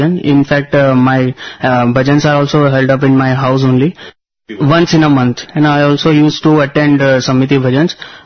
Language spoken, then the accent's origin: English; Surat, Gujarat, India; I am from Surat, Gujarat. I am a mechanical engineer.